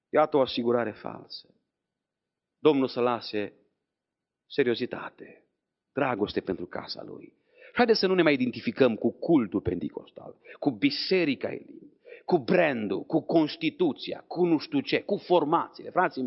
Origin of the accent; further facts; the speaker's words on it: Romania; eu sunt mai înapoiat un pic, vin din România. Și un pic mai superstițios, mai penticostal.